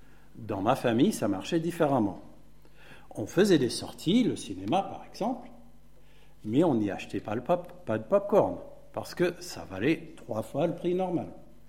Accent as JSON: {"language": "French", "country": "United States", "said": "Jeannette est anglaise et moi, je suis américain."}